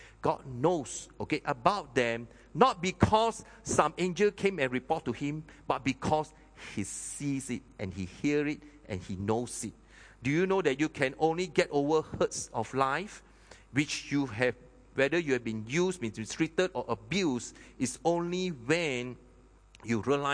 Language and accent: English; Penang, Malaysia; Okay, now, I said, "Yeah, I'm from Penang."